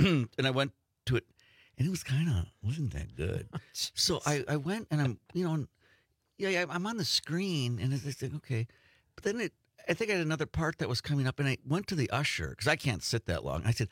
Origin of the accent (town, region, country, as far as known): Two Rivers, Wisconsin, United States; born or raised there